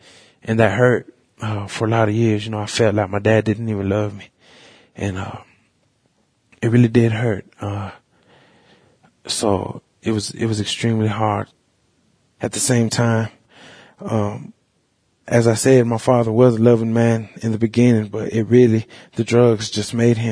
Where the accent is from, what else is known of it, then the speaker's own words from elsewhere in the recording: Dallas, Texas, United States; born there; I'm Muscogee Creek, and I was born in Dallas, Texas.